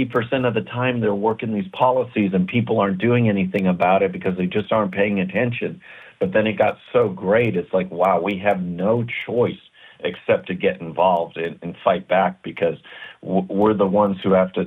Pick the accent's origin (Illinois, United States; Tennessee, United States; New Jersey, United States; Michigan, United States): Illinois, United States; Chicago; You know, I grew up in Chicago, the son of a steel worker